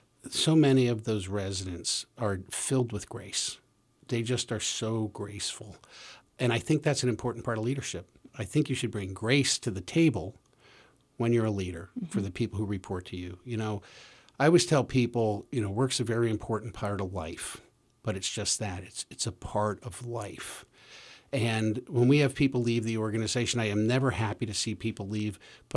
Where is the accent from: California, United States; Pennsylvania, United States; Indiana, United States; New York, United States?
Pennsylvania, United States; Coopersburg; I actually grew up local. I grew up in Coopersburg.